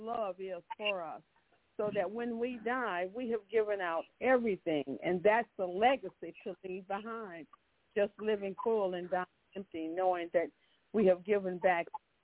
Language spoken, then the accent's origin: English; Killeen, Texas, United States; I'm from Killeen, Texas